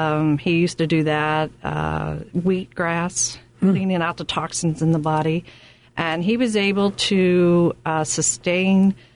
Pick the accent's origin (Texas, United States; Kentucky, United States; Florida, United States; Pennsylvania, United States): Pennsylvania, United States; Latrobe; I'm from Western Pennsylvania, called Latrobe, Pennsylvania, Steeler Town, Pirates. And I was a country girl, raised in the country.